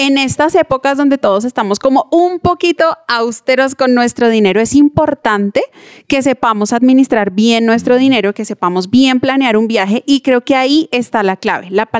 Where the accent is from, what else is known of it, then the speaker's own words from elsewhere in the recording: Colombia; nosotros como colombianos tenemos la tendencia a decir y lo que Dios quiera